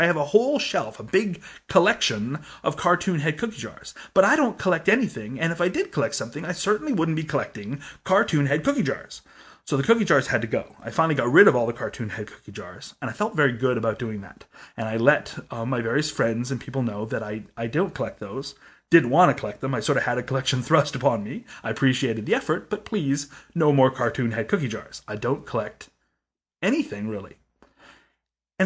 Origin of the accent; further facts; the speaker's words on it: Canada; as a Canadian, I often encounter contests that are only open to Americans.